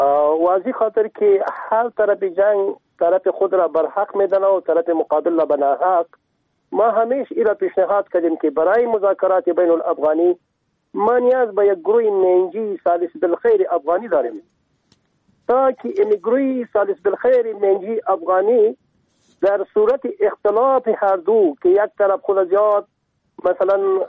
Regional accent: Afghanistan; به عنوان یک افغان

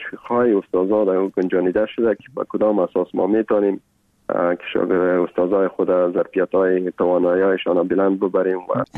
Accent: Afghanistan; now in Japan; ما درس خود تا بچلر تا لیسانس در افغانستان خواندیم و در موجه تولد شدیم، موجه بزرگ شدیم

